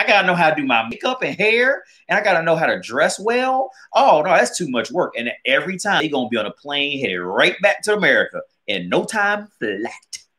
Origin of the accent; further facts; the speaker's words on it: United States; I deserve something because I'm just skinny and I'm an American.